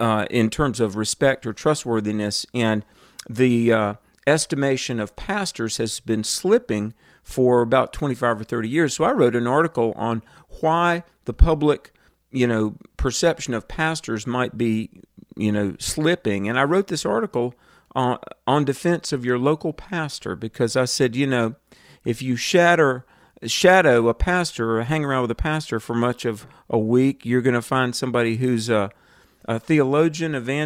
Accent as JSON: {"language": "English", "town": "Greensboro", "region": "North Carolina", "country": "United States", "said": "It's going to be in North Carolina, my home state of Greensboro, North Carolina."}